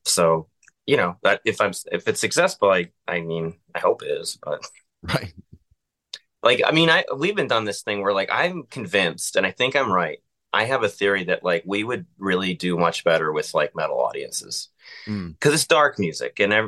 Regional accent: North Providence, Rhode Island, United States; Like I'm from North Providence. Like I don't have any business with that.

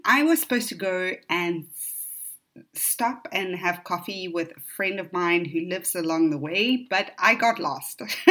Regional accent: Oviedo, Asturias, Spain; English is a second language; It is from my hometown, Oviedo.

